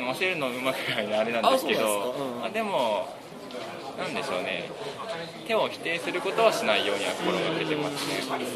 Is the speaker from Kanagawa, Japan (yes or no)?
no; Kagoshima, Japan; moved away; 地元は九州で鹿児島です。